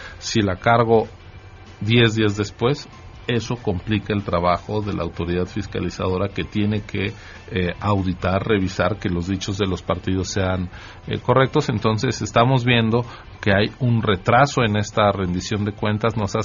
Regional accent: Mexico City, Mexico; Estoy siendo excesivamente chilango en mi ejemplo

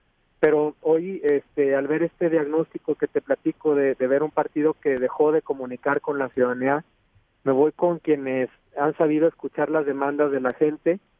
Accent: Mexico; Todavía soy un mexicano joven

